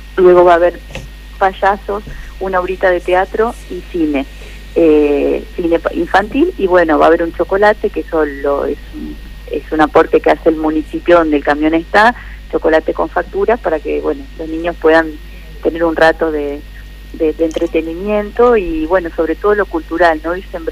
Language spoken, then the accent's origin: Spanish; General Campos, Entre Ríos, Argentina; Y aparte yo que soy de pueblo sé lo que es... yo soy de General Campo, que es un pueblito muy chiquitito